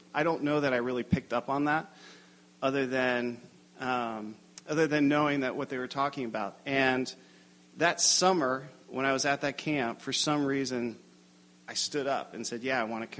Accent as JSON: {"language": "English", "town": "Cincinnati", "region": "Ohio", "country": "United States", "tie": "born or raised there", "said": "My background is I'm from Cincinnati, Ohio, originally. I kind of grew up in a city called Sycamore District, school district, Montgomery."}